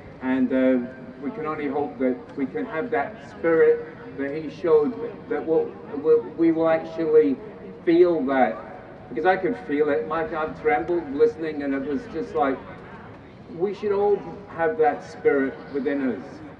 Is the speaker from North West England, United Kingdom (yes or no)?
no; Scotland, United Kingdom; I'm not wearing this kilt by mistake, I'm actually Scottish